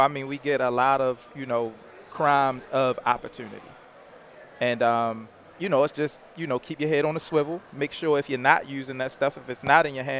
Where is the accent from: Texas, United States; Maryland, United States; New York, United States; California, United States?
Maryland, United States; Baltimore; West Baltimore.